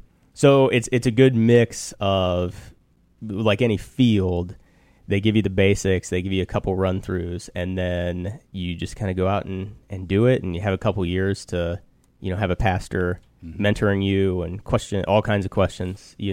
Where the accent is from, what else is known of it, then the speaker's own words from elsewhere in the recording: Iliopolis, Illinois, United States; And born and raised in Iliopolis, so about 25 minutes from Decatur is all. My mom and dad have the grocery store there. Grew up there, big sports guy, big outdoorsman growing up.